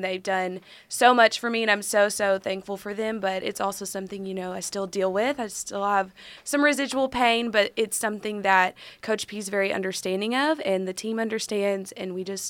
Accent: Stuttgart, Arkansas, United States; You know, I'm from Stuttgart, Arkansas, so yes. I'm not from Jonesboro, you know. Go Ricebirds.

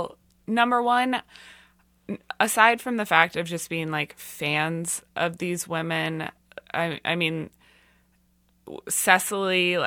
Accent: Kansas City, Missouri, United States; growing up in Kansas City with a mom who always had, you know, two or three jobs

